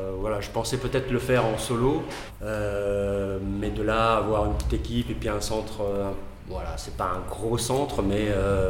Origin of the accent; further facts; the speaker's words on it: France; now in Brussels, Belgium; Moi je suis arrivé il y a maintenant 15 ans, 16 ans, ici en Belgique, parce que je viens de France au départ.